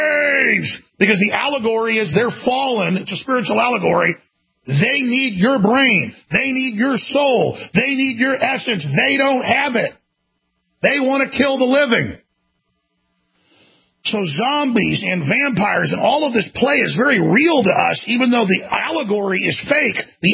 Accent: United States; And I'm an American. I come out of a long saga and a long struggle of 244 years and before that.

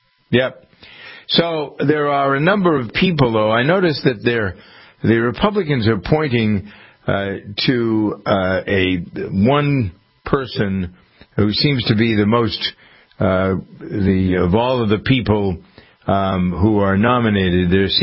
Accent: Framingham, Massachusetts, United States; There used to be a plant here in in my hometown of Framingham.

